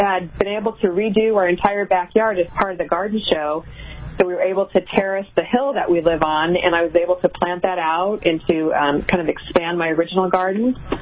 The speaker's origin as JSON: {"language": "English", "region": "Colorado", "country": "United States", "tie": "born or raised there", "said": "Growing up in Colorado, obviously we couldn't do that."}